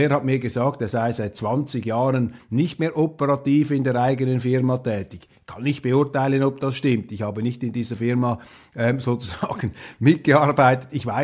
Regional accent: Switzerland; da schäme ich mich als Schweizer

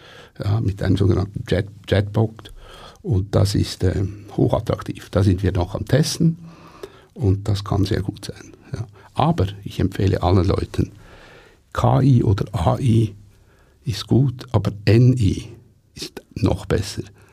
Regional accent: Switzerland; der Qualitätsanspruch, den wir als Schweizer haben.

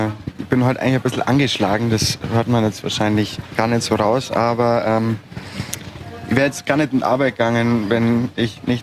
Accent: Bavaria, Germany; born there; Wir sind beide in Oberbayern geboren.

